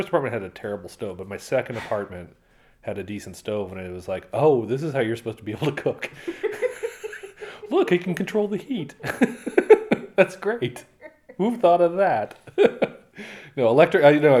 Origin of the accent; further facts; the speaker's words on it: San Francisco, California, United States; I'm growing up in San Francisco.